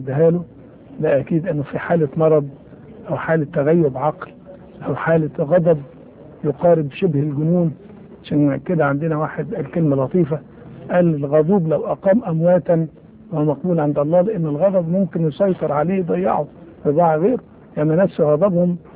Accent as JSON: {"language": "Arabic", "country": "Egypt", "said": "أنا كمصري لي أخوات تجندوا في الجيش وحاربوا"}